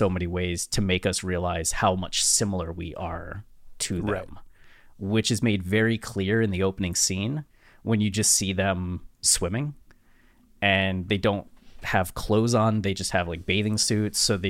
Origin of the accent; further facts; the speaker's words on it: Canal Fulton, Ohio, United States; now in Austin, United States; Like, my hometown of Canal Fulton, Ohio is 5,000 people.